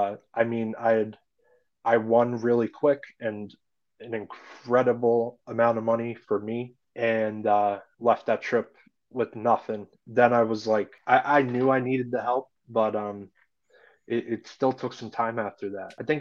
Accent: Pennsylvania, United States; Yeah, so I'm in the suburbs of Philadelphia and I'm still a diehard Philly sports fan.

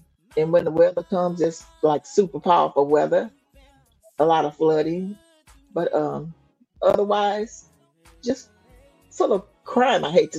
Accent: Houston, Texas, United States; also born or lived in Louisiana; I'm from Houston, Texas. I was born in Louisiana, but I'm from Houston, Texas. I've been here for many years now.

